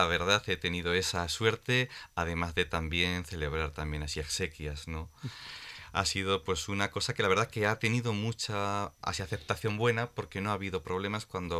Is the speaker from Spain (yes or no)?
yes; Villanueva de los Infantes, Castilla-La Mancha, Spain; moved away as an adult; desde que nací en Villanueva de los Infantes, uno de los pueblos más